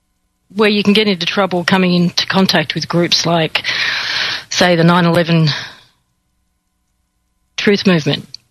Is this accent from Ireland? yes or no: no; Australia; I'm Australian